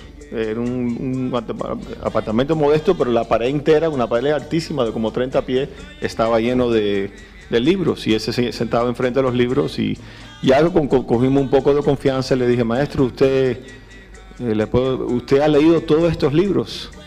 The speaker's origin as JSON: {"language": "Spanish", "country": "Cuba", "said": "Como cubano, yo estoy esperando la promesa de la revolución, que es la constitución y la democracia."}